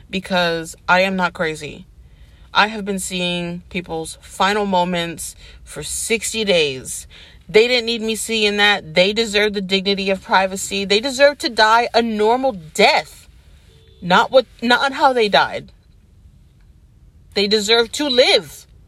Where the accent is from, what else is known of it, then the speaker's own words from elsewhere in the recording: United States; No, this has made me realize that as an American, as a person, you know, like, I've always loved languages.